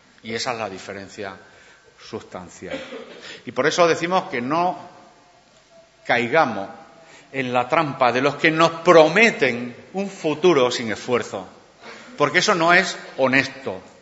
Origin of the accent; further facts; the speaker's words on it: Extremadura, Spain; quien mejor conoce Extremadura somos los extremeños, los que llevamos mucho tiempo en Extremadura.